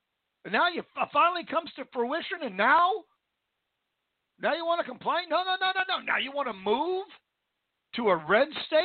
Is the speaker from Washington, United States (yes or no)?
yes; Washington, United States; I grew up in Washington State, right across the river from Portland, Oregon.